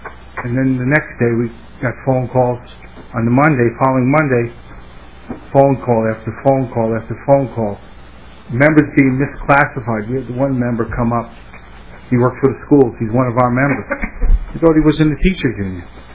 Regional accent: New York, United States; moved away; I'm from New York, the state of New York. I moved here 16 years ago. I was amazed how beautiful this state is.

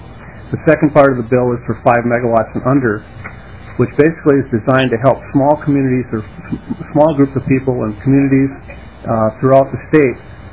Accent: Woodstock, Minnesota, United States; I'm from Woodstock, Minnesota, and I'm here to testify in favor of House File 357.

